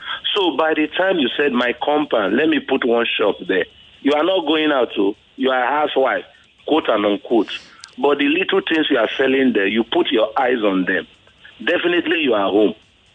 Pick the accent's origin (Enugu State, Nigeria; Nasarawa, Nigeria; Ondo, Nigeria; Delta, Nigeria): Delta, Nigeria; like I'm from Delta State